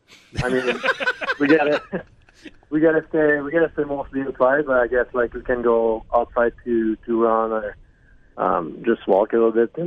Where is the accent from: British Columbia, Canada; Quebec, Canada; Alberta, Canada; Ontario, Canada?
Quebec, Canada; Amos; My hometown is called Amos. It's like a really, really small town. It's like 30 minutes from Valbo, which is like a QHL team over there. It's a really small town.